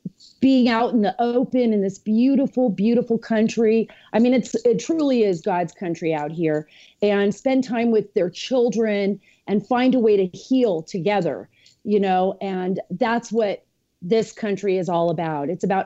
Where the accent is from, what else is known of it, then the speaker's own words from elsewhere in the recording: Washington, D.C., District of Columbia, United States; Washington, D.C., my hometown, Washington, D.C., and, you know, Virginia.